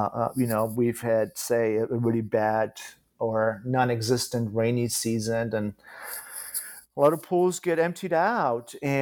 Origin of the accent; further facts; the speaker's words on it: Kraków, Lesser Poland, Poland; how some of the pools I frequented as a child, growing up in Kraków, Poland, eventually were sort of abandoned by the state, by the local government